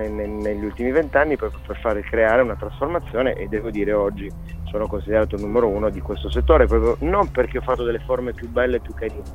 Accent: Cagliari, Sardinia, Italy; moved away as an adult; Sono un caglianitaro da esport, mi considero questo. Sono un sardo d'esportazione.

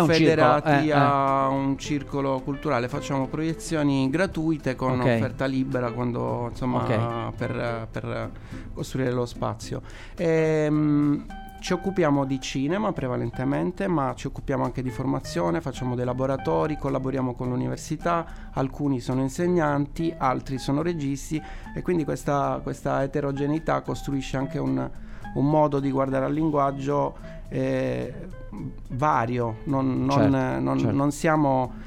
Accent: Calabria, Italy; now in Cagliari, Italy; Io non sono cagliaritano, sono calabrese

